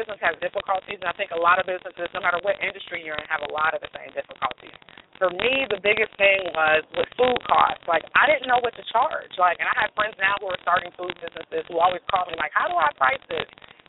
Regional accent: Youngstown, Ohio, United States; also born or lived in Columbus, Ohio; recently moved back to Youngstown, Ohio, my hometown from Columbus, Ohio, where I've been most of my adult life.

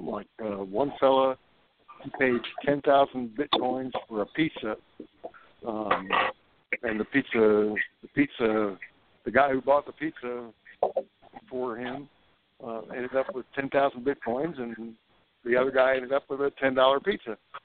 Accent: South Carolina, United States; right here in South Carolina, my home state, for many, many decades.

